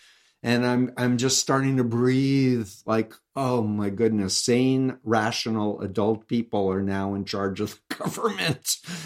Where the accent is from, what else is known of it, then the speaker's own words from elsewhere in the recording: New York, United States; You know, he's a criminal. I'm from New York. I grew up 1.3 miles from him.